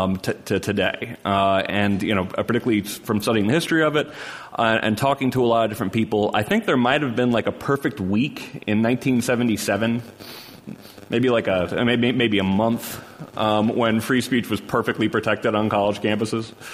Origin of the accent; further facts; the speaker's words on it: East Coast, United States; I went to Stanford for law school, but I'm from the East Coast